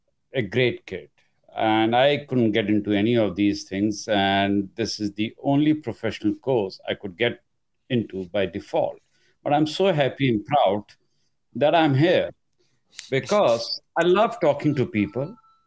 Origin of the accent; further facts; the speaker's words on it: India; English is a second language; So I grew up in India